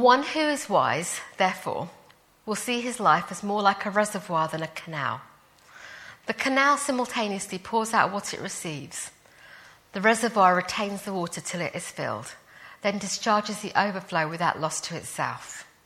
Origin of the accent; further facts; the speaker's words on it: Wimbledon, London, United Kingdom; I grew up in Wimbledon, I was living there.